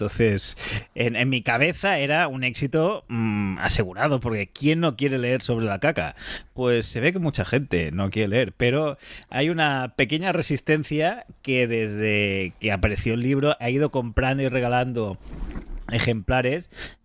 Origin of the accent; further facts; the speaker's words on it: Catalonia, Spain; yo soy catalán, entonces los catalanes tenemos una gran tradición escatológica